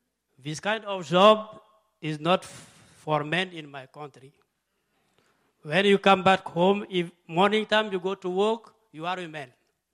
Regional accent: Burkina Faso; English is a second language; In my home country of Burkina Faso, I was working in the health administrative field.

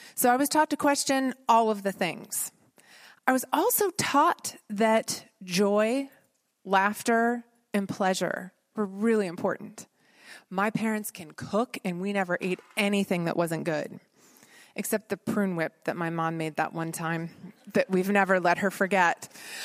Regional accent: Ohio, United States; I grew up in Central Ohio, first in a suburb of Columbus, and then later in a small town outside of Columbus.

